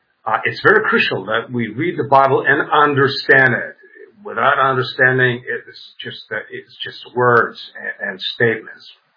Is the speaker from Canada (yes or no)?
no; Russia; English is a second language; I'm not a native English speaker, so my apologies and kudos for all my English-speaking viewers that they have to bear up with my English.